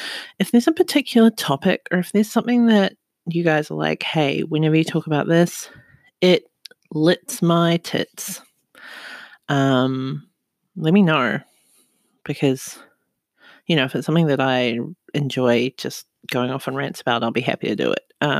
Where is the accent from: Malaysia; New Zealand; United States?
New Zealand; now in Sunshine Coast, Australia; I live in Australia. I'm from New Zealand.